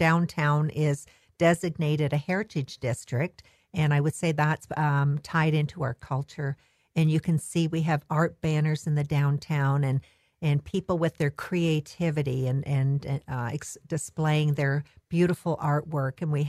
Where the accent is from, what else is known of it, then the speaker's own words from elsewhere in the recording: Collingwood, Ontario, Canada; So I'm born and raised in Collingwood, and I've seen many, many changes in our community